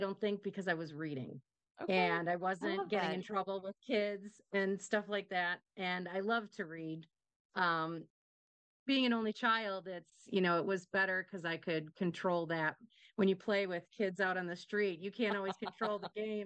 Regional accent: Wisconsin, United States; Well, I'm from Wisconsin, and I am a teacher by day. And I also do a lot of theater, and I'm a bowler, because if you're from Wisconsin, you have bowl.

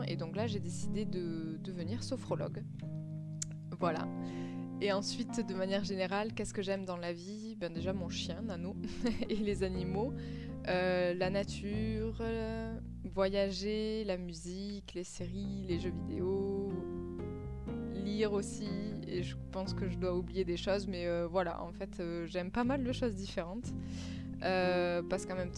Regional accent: Toulouse, Occitanie, France; du compte … j'ai 25 ans et je viens de Toulouse. Ça expliquera mon petit accent qui à mon avis s'entendra.

